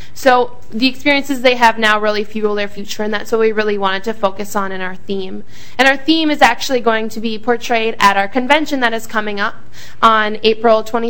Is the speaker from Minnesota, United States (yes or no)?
yes; Fulda, Minnesota, United States; I'm originally from Fulda, Minnesota, and I'm also a student at the University of Minnesota.